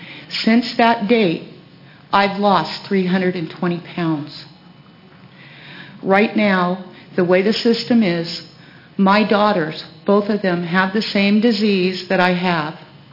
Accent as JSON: {"language": "English", "town": "Grants Pass", "region": "Oregon", "country": "United States", "tie": "born or raised there", "said": "I'm from Southern Oregon, and welcome. I went to Williams Elementary School, Lincoln Savage, and Grants Pass High School. I've been very local."}